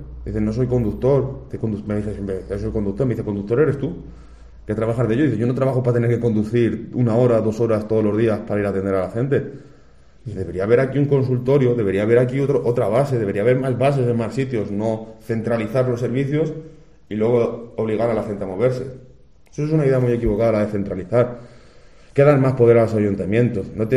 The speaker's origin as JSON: {"language": "Spanish", "town": "Muñico", "region": "Castile and León", "country": "Spain", "tie": "born or raised there", "said": "que están en Arenas, que están en Casavieja, que están en Muñico, en mi pueblo, tengan que venir a Ávila."}